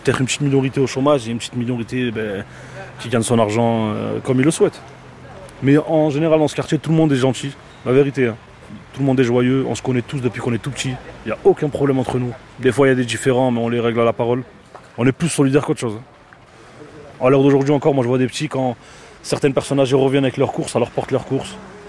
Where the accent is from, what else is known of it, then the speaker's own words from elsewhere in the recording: France; 31 ans. J'ai grandi à Fourchevieille. C'est plus un quartier de travailleurs qu'un quartier de dealers.